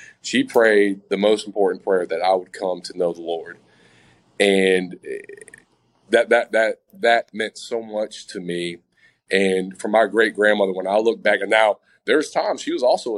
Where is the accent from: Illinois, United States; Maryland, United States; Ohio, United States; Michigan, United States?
Michigan, United States; Dearborn; born there; Well, I was born in Dearborn, Michigan. So outside of Detroit. And my first 5 years there